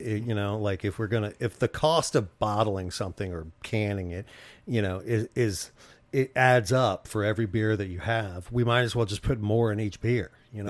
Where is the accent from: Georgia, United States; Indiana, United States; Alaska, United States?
Georgia, United States; Atlanta; Well, I'm from Atlanta, so it doesn't bother me that much.